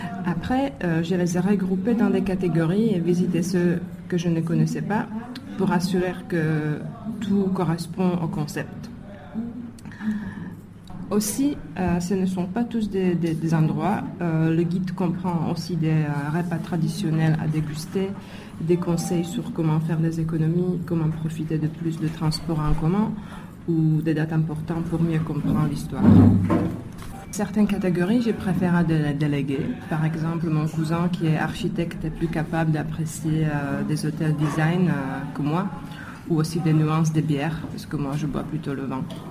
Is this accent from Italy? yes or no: no; Ostrava, Moravian-Silesian Region, Czechia; now in Brussels, Belgium; une fille d'Ostrava qui vit à Bruxelles